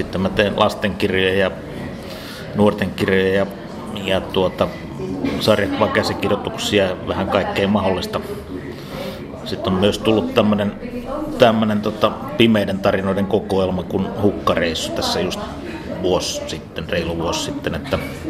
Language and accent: Finnish; Kerava, Uusimaa, Finland; now in Hämeenlinna, Finland; Joo, mä oon Keravalta alun perin kotoisin, tai jos nyt voi olla Keravalta kotoisin, mutta kun sieltä melkein kaikki on muuttanut jostain, niin kuin munkin vanhempani tuli sitten taas Savosta sinne töitten perässä aikoinaan 60 vuonna, ja minä synnyin sitten 2 vuotta myöhemmin.